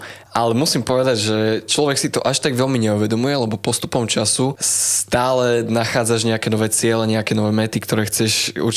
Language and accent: Slovak; Košice, Košice Region, Slovakia; ja tým, že som z východu, tak musím povedať, že to sú všetky také miestečka pri Košiciach, teda pri mojom rodnom meste.